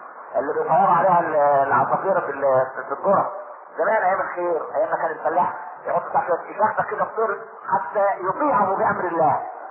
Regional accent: Egypt; عشان احنا ما كناش كمصريين

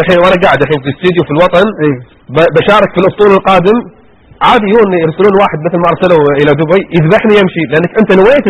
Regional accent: Kuwait; أنا شاركت كوني كويتي

